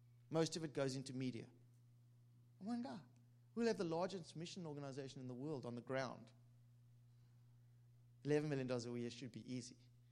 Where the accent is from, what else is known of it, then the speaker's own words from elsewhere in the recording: South Africa; I was in a hotel in South Africa. I was flown down to be on TBN in my hometown.